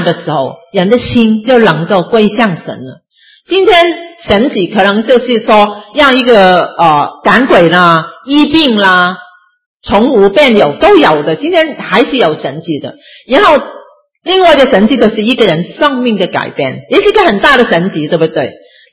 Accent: China; 我们中国人好吧，都是中国人呢，讲同一个语言的国语吧，当然有些讲广东话好像我们一样哈，但是我们都是中国人对不对，背景基本上一样

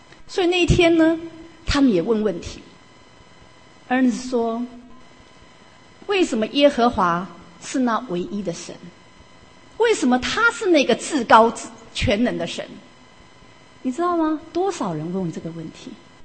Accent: Taiwan; 你知道我们中国人，我们亚洲人，我们有很多不同的信仰的背景。我们以前在台湾的时候

